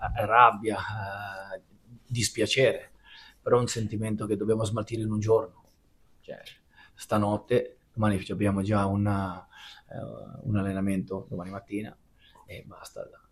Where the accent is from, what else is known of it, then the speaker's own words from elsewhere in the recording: Grottammare, Marche, Italy; sai bene che ad Ascoli mi hanno sempre detto pesciaro, tra virgolette, no? Perché sono di Grotta a Mare.